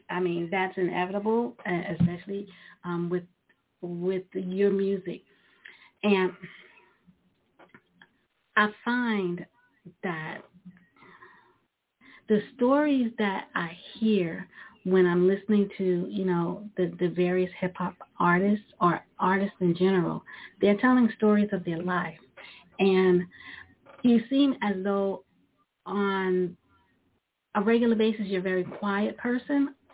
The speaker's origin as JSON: {"language": "English", "town": "Brooklyn", "region": "New York", "country": "United States", "tie": "born or raised there", "said": "Because I grew up in Brooklyn, New York. And the era that I grew up in New York, it was hard."}